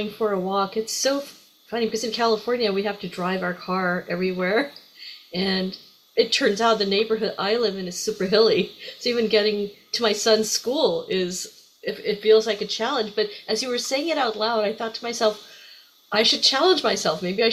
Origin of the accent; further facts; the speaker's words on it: India; I was raised partially in India